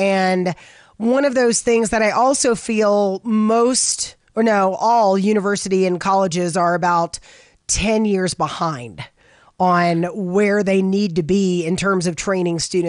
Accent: Florida, United States; I am from Florida, where more than people would like to tell you, people playing sports drop dead of heat exhaustion.

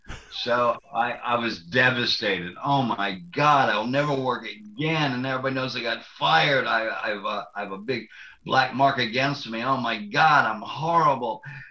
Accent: Southeast, United States; I know. I'm from the Southeast, dude. I know it.

